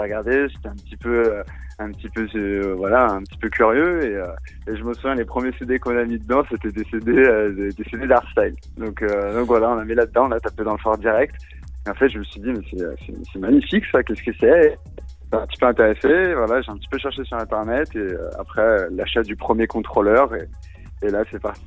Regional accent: Lyon, Auvergne-Rhône-Alpes, France; Donc oui, effectivement, je suis né à Lyon, donc lyonnais pure souche. Ça fait à peu près 7 ans donc que je joue sur Lyon.

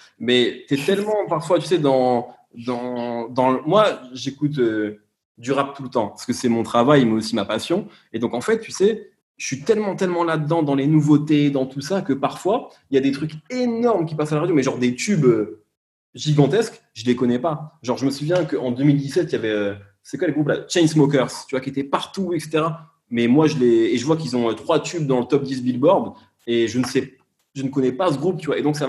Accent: Algeria; born there; j'ai la double nationalité, je suis né en Algérie, je suis très attaché à l'Algérie, etc. Je me sens autant l'un que l'autre.

